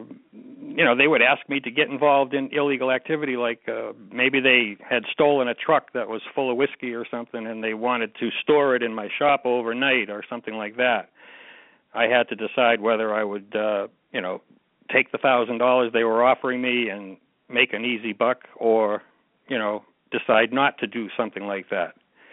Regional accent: Dorchester, Massachusetts, United States; born there; I was born in Dorchester, Massachusetts. The same neighborhood that the Wahlbergs came from, but unfortunately they left.

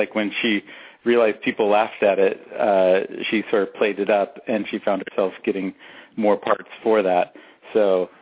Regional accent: Salem, Oregon, United States; Salem is where I grew up, and then I went to the University of Oregon for a year

